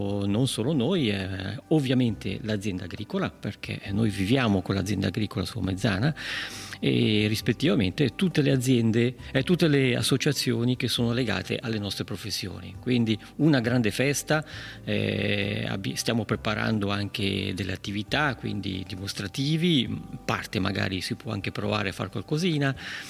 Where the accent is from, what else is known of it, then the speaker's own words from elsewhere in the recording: Balerna, Ticino, Switzerland; io sono nato e cresciuto qui a Balerna, quindi potrei quasi chiamarmi un balernitano doc se non avessi un cognome un po' strano per Balerna